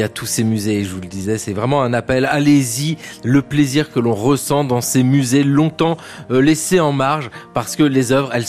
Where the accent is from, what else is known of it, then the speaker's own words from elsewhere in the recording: Vire, Normandy, France; Oui, je suis de Vire, en Normandie.